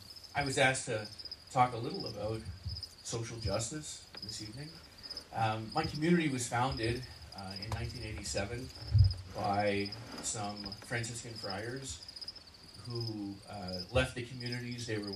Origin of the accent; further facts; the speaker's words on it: Ontario, Canada; I'm originally from Ontario and I'm thrilled to be here.